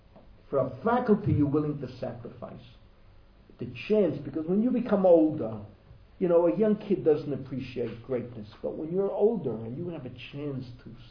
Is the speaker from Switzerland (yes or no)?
no; Bronx, New York, United States; I grew up in the Bronx